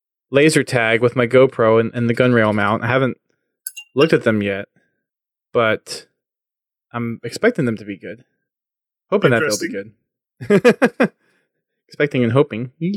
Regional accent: Houston, Texas, United States; So next stop is Houston, my hometown. I'll be leaving on Wednesday so I can spend a little extra time with my family before everything happens.

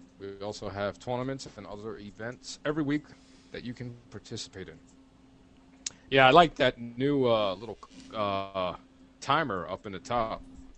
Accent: New York City, New York, United States; All right, so, okay, we're growing up in New York City.

